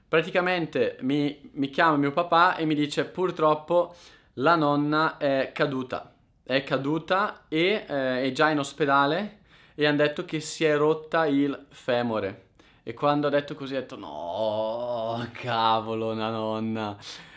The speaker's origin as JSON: {"language": "Italian", "town": "Concesio", "region": "Lombardy", "country": "Italy", "tie": "born or raised there", "also_born_or_lived": "Brescia", "said": "Concesio, che è il comune dove la nonna è nata e dove vive e dove sono nato anch'io, cioè io sono nato a Brescia, ma poi ho vissuto nel comune di Concesio"}